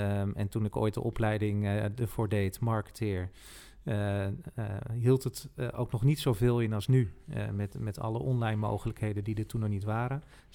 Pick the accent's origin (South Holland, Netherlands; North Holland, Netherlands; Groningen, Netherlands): North Holland, Netherlands; Haarlem; Maar ik kom uit Haarlem.